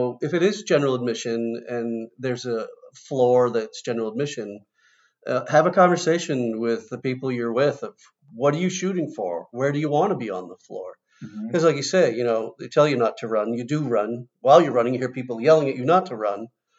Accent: Seattle, Washington, United States; You need some sunscreen because, you know, we're from Seattle. We don't react well to sun.

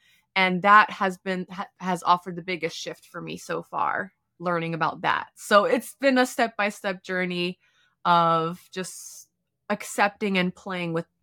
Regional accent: New York, United States; And like you said, I'm from New York, raised by Polish immigrants.

